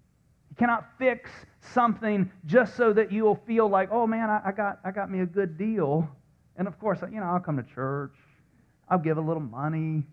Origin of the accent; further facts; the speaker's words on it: the South, United States; like I grew up in the South, man, I made deals with God all the time.